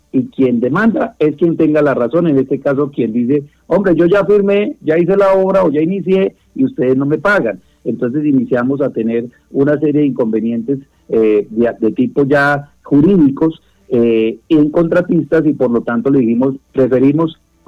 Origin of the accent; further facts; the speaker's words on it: Guaviare, Colombia; con el cariño y el amor por mi tierra, por mi pueblo, por mi Guaviare